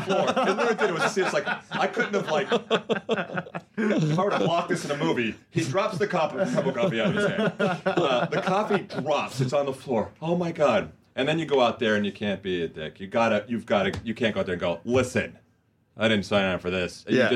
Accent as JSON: {"language": "English", "town": "Huntington Beach", "region": "California", "country": "United States", "tie": "born or raised there", "said": "In Huntington Beach."}